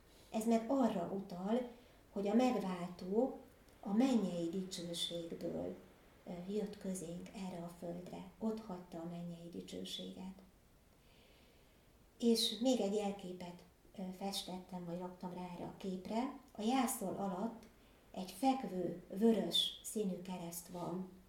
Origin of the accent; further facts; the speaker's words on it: Salgótarján, Nógrád, Hungary; Én nem is erről a tájról származok, hanem én Salgótarjánba születtem